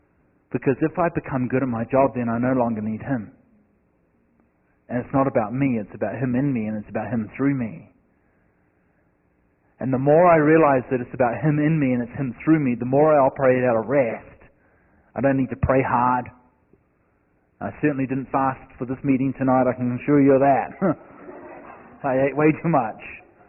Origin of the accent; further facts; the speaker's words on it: Redding, California, United States; And I said, William, I said … I'm from Redding, California and I'm here to minister to your wife.